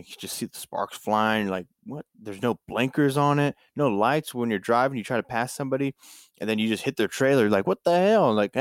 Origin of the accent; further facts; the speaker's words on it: Georgia, United States; I'm from Georgia for the most part.